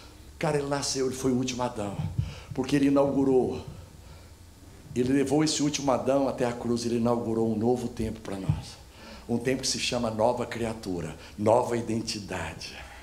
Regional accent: Goiás, Brazil; Você sabe que eu sou de Goiás, né, gente? E eu morava em Goiânia.

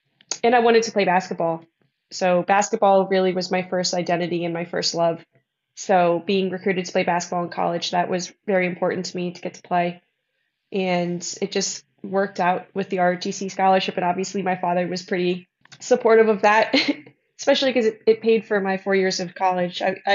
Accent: New Jersey, United States; So I grew up in central New Jersey, northeast U.S., born and raised there. My dad grew up there. So I'm a Jersey girl

